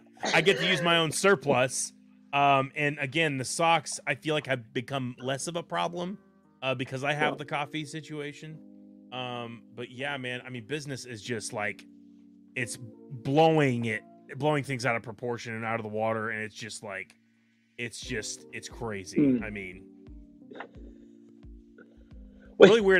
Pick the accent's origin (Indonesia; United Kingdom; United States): Indonesia; as a kid, growing up in Indonesia, I know you can tell by my complexion.